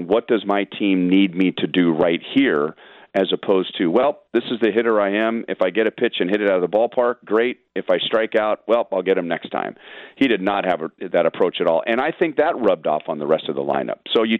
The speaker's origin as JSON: {"language": "English", "town": "Los Angeles", "region": "California", "country": "United States", "tie": "born or raised there", "said": "I grew up in Los Angeles."}